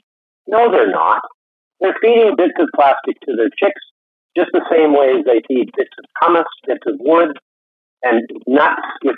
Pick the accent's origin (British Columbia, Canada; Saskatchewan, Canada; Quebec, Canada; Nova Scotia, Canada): British Columbia, Canada; I'm from Vancouver Island. A lot of it ended up on our beaches.